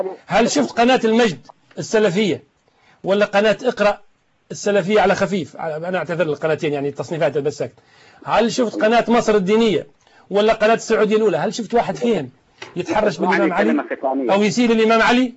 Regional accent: Tunisia; أنا تونسي، والله ما عرفت في تونس أحدا يكفر الإمام علي.

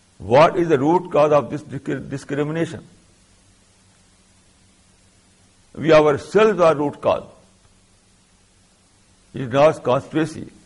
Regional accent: India; For example, I am Indian, so my nationhood is also Indian.

